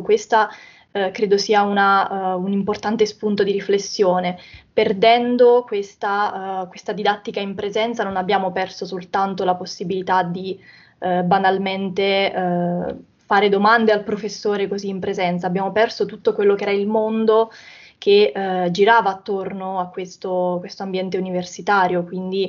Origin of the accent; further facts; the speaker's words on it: Basilicata, Italy; now in Modena, Italy; Sono infatti nata e cresciuta in Basilicata, però vivo da 3 anni a Modena, quindi mi sono interfacciata con una realtà completamente diversa da quella in cui sono nata e cresciuta